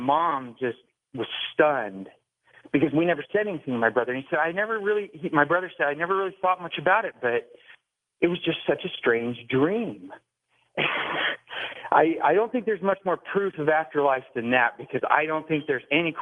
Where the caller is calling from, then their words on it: Canada; I'm calling you from the Great White North here. We're buried